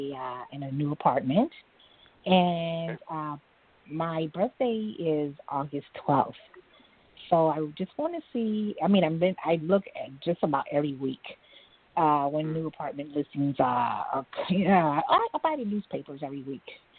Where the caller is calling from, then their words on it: New York City, New York, United States; I'm calling from New York City.